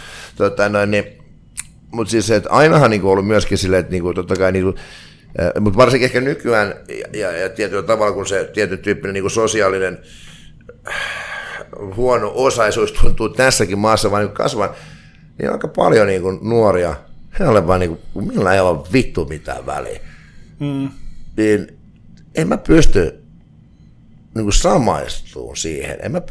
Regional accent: Vaasa, Ostrobothnia, Finland; mä oon viettänyt lapsuudessa niin kuin Vaasassa.

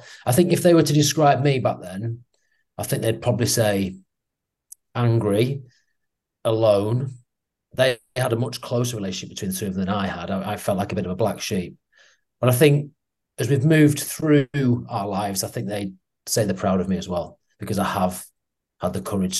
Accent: Doncaster, Yorkshire and the Humber, United Kingdom; moved away; everyone that I grew up with stayed in Doncaster and probably still there right now. I don't see any of them. I remember I was the only one to leave.

